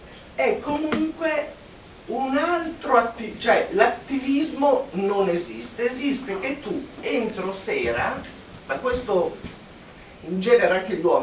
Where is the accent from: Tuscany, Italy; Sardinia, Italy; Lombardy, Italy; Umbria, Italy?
Lombardy, Italy; Milan; Io da milanese